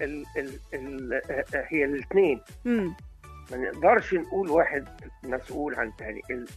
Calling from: Cairo, Cairo Governorate, Egypt; من القاهرة.

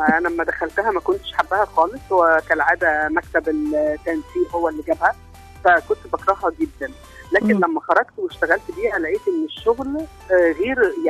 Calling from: Maadi, Cairo Governorate, Egypt; من المعادي.

